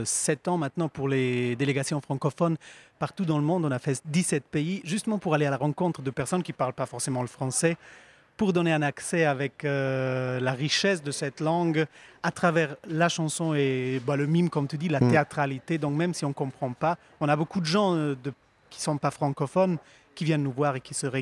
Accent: Graubünden, Switzerland; accent: Romansh; first language Romansh; French is a second language; je suis d'origine italienne, mais mon accent n'est pas de l'italien. Je viens de la quatrième langue nationale suisse, qui est le romanche. C'est une petite langue minoritaire, latine aussi, qui est au bout, c'est à l'est de la Suisse.

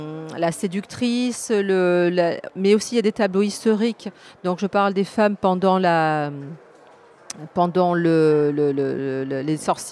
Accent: Marseille, Provence-Alpes-Côte d'Azur, France; parce que je suis de Marseille.

